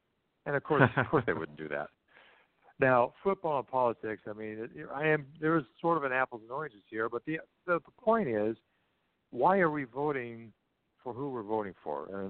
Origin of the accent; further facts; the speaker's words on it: Indiana, United States; Evan Bayh from my home state of Indiana.